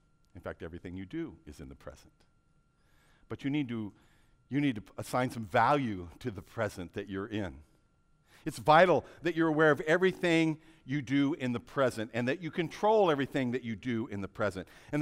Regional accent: Washington, United States; I grew up in Eastern Washington, and we used to go out in east of Yakima there in the dry hills and hunt chuckers.

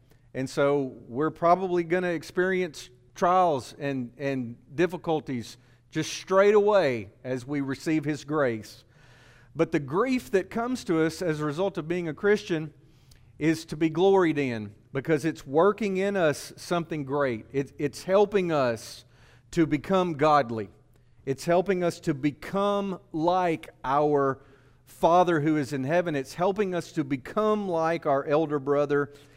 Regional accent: Winfield, Alabama, United States; many guys from Winfield, Alabama have ever stood in your pulpit and preached the gospel to you, so my accent may give me an advantage over some.

